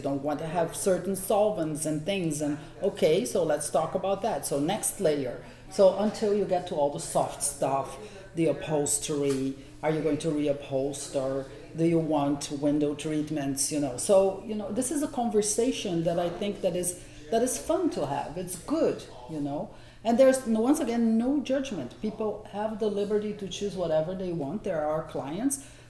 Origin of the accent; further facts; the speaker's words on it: Brazil; English is a second language; I grew up in Brazil, right?